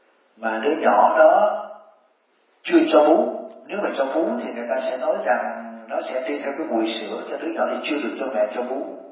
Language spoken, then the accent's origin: Vietnamese; Biên Hòa, Đồng Nai, Vietnam; như tôi là người Biên Hòa